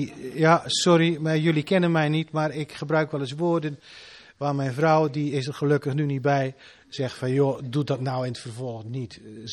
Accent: Zeeland, Netherlands; Ik kom uit Zeeland. Dat heb je al gehoord, zag je aan zeker, hè? Aan mijn accent.

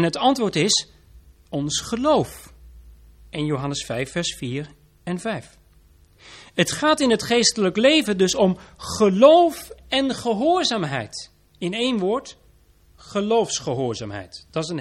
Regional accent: Vlissingen, Zeeland, Netherlands; Ik kom zelf uit Zeeland, uit Vlissingen, ik weet wat de zee doet.

